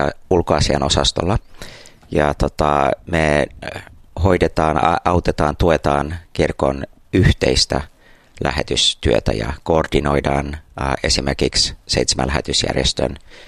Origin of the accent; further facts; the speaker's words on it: Taiwan; Joo, ja sitten mandariini Kiina, että synnyin ja kasvoin Taiwanissa ja opin kiinan kielen 5-6-vuotiaana, niin en nyt uskalla sanoa, että on äidinkielen taso